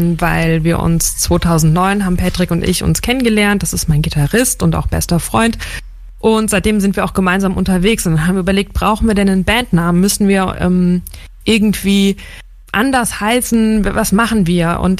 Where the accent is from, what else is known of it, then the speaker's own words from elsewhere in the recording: Diez, Rhineland-Palatinate, Germany; now in Mainz, Germany; Genau, ich wohne in Mainz. Und das nenne ich auch meine Heimatstadt und ich bin in Dietz bei Limburg an der Lahn aufgewachsen und auch das ist genau an der Grenze von Rheinland-Pfalz.